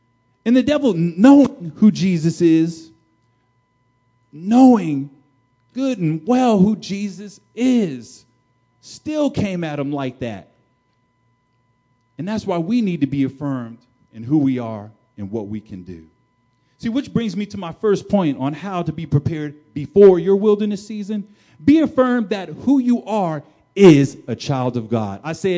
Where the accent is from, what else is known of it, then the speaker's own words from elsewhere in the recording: New Jersey, United States; Because I'm from Jersey. So I've been born here, and I know what it's like to have to prepare for hurricane season.